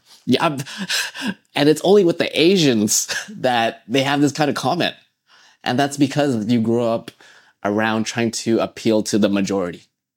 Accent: Canada; And that's what I'm realizing now as growing up in Canada. I will never be accepted as, you know, 100% Canadian.

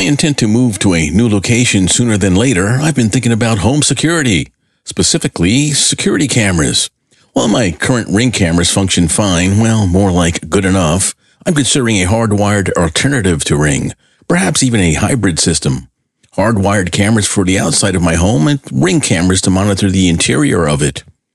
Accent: Bronx, New York, United States; Growing up in the Bronx will kind of do that to you.

